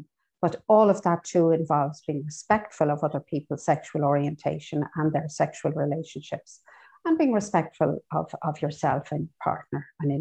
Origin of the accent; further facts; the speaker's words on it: Ireland; We're not great as Irish people talking about sex.